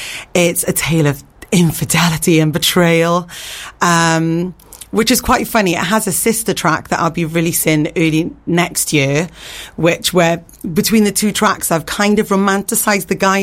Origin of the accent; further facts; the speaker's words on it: Swansea, Wales, United Kingdom; I did move here 14 years ago. I'm originally from Swansea.